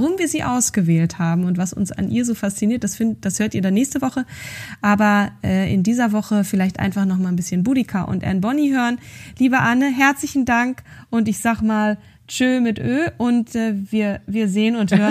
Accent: Northern Germany, Germany; Ich komme ja eigentlich eher aus dem Norden, aber ich liebe es halt sehr.

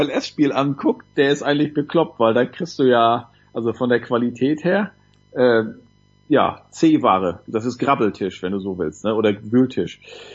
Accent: Northern Germany, Germany; also für mich als Norddeutscher

